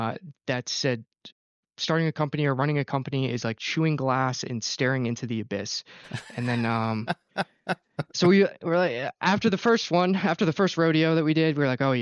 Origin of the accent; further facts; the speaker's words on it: Providence, Rhode Island, United States; I'm from Providence, Rhode Island. I'm in Germany for the holidays